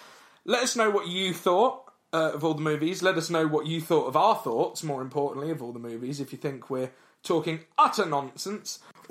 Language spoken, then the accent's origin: English; London, United Kingdom; something that's changed my life whilst being a Londoner is the ability to tolerate subtitles